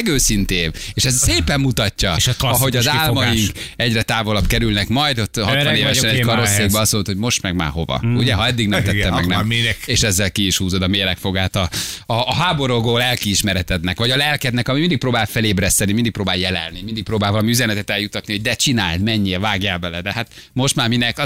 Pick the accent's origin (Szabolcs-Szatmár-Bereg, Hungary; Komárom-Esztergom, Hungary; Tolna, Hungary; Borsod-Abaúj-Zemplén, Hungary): Szabolcs-Szatmár-Bereg, Hungary; also born or lived in Szeged; Szabolcsi gyerek vagyok, mikor Szegedre kerültem egyetemen